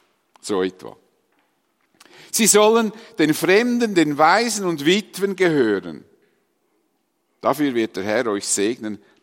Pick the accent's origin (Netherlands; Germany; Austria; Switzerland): Switzerland; Dietikon, Zurich; auf die Felder, wo ich aufgewachsen bin, in Dietikon, nahe von hier